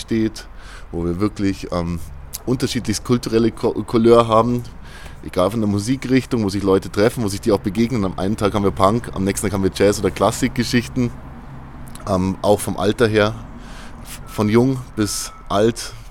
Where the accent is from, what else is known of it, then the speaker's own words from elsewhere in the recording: Wasserburg, Bavaria, Germany; also born or lived in Munich; Ich bin nach Wasserburg gezogen, wieder in meine Heimatstadt. Also ich bin 2008 aus Wasserburg weg nach der Schule, habe in München als Musiker und als Kulturschaffender mein Auskommen verdient.